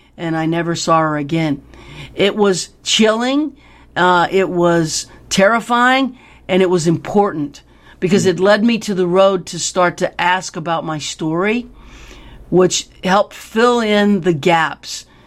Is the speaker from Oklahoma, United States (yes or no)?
no; New Orleans, Louisiana, United States; I said that because I was giving the audience credentials that I am from New Orleans.